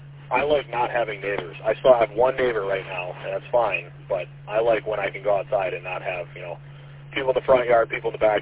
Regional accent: Romeo, Michigan, United States; Yeah, I grew up in Romeo. It's a nice little area

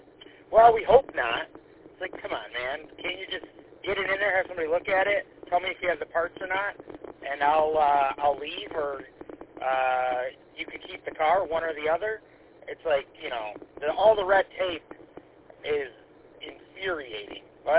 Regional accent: Mount Clemens, Michigan, United States; I grew up in Mount Clemens, and for a long time I worked just north of there off of Gratiot

